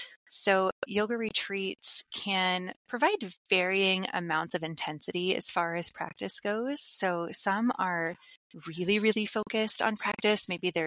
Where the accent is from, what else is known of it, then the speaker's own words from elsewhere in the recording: Midwest, United States; I grew up here in the Midwest in the US. I didn't really know anybody who traveled internationally. I didn't have a passport.